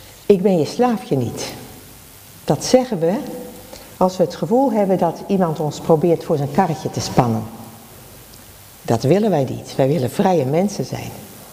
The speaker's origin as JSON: {"language": "Dutch", "town": "Dordrecht", "region": "South Holland", "country": "Netherlands", "said": "In Dordrecht bijvoorbeeld, waar ik vandaan kom"}